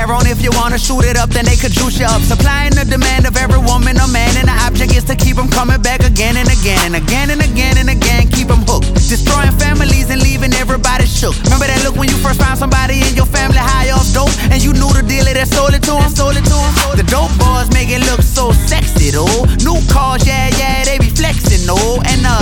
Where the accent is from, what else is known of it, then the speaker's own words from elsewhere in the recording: New Orleans, Louisiana, United States; It don't help, I'm from New Orleans and I got dreadlocks.